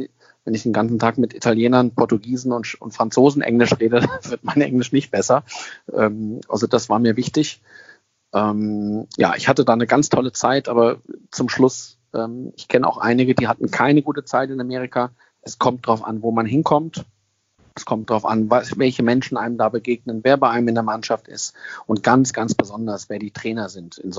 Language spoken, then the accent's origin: German; Germany; Sicherlich ist es manchmal nicht so einfach da unten als Deutscher.